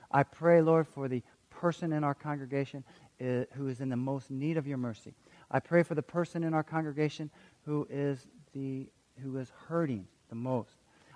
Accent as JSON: {"language": "English", "region": "Illinois", "country": "United States", "said": "I come from Illinois. Come on, there's cornfields everywhere."}